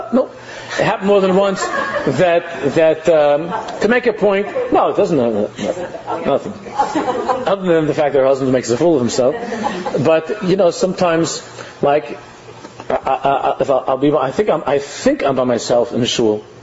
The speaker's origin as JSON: {"language": "English", "region": "New York", "country": "United States", "tie": "born or raised there", "said": "You know, I grew up in New York and as boys, we were very much into sports."}